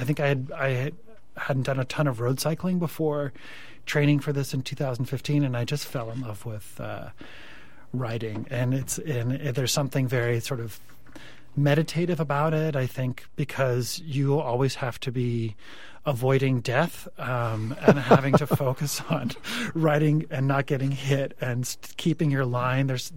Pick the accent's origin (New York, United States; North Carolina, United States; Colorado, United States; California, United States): California, United States; Mill Valley; I grew up in Mill Valley, and I had a Marin mountain bike for a long time